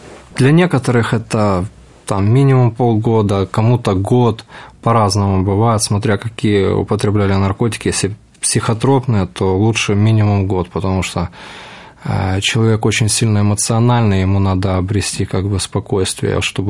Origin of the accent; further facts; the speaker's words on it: Kyiv, Ukraine; я сам из Киева. И весной этого года я приехал с командой в Москву